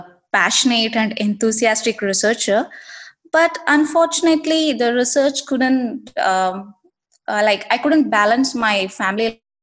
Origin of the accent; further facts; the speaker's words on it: India; moved away as an adult; now in Abu Dhabi, United Arab Emirates; I live in Abu Dhabi, and I'm from India.